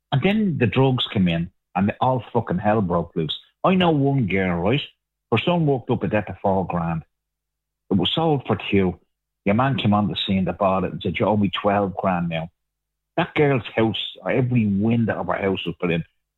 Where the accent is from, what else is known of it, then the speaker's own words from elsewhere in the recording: Ireland; That's not our country now. That's not where we fucking live. That's not being Irish.